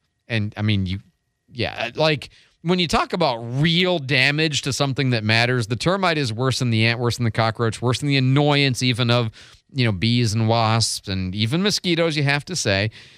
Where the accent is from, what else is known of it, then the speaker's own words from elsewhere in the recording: Midwest, United States; I grew up in the Midwest with cicadas.